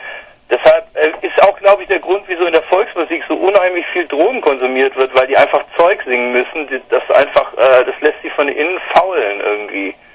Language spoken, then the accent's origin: German; Ulm, Baden-Württemberg, Germany; Wir kommen aus Ulm, also mittlerweile kommen wir zur Hälfte aus Augsburg, aber ganz grob aus dem Süden.